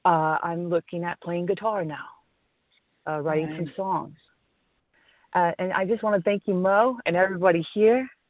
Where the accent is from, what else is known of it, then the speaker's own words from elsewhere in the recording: California, United States; I am from Southern California.